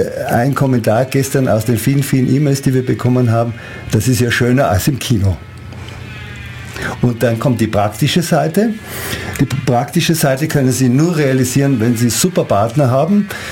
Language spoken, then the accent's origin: German; Austria; now in Ulm, Germany; Nein, ich bin ein angelernter Ulmer. Ich bin 1960 nach Ulm gekommen und man wird es wahrscheinlich hören, ich bin Gastarbeiter, ich komme aus Österreich.